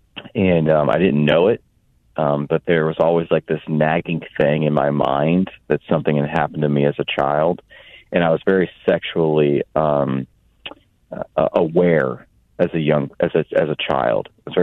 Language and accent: English; Florida, United States; also born or lived in Anderson, Indiana; I was born in Indiana, in Anderson, Indiana. And my family moved down to Florida when I was about 6 years old.